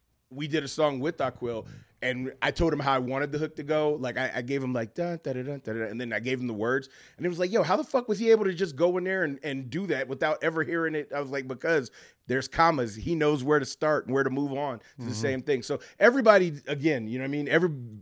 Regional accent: Michigan, United States; I'm growing up in Michigan and actually knowing … personally.

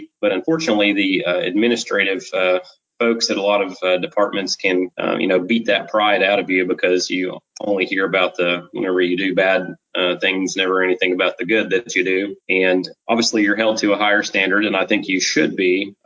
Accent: Tennessee, United States; also born or lived in Georgia / Carolinas; I grew up in the South. I was born in Georgia. My dad moved around several jobs while we were growing up. He changed careers a couple of times. That took us to the Carolinas and subsequently Tennessee.

